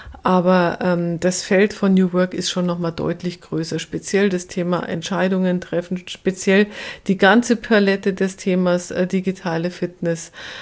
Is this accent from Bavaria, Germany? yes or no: yes; Bavaria, Germany; Bei uns in Bayern